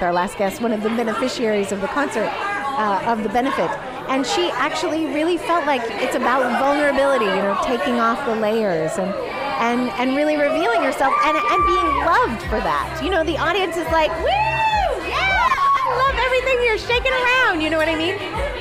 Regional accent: Alaska, United States; That's my hometown.

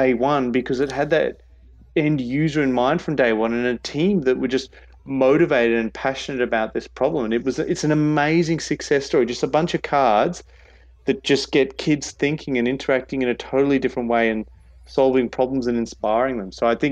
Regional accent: Brisbane, Queensland, Australia; born there; I'm dual. I was born in Australia. I was born in Brisbane and then went overseas and had a great time for 10 years over there. And just before I got back, I picked up Swedish citizenship and am now living here down under with a Swedish passport.

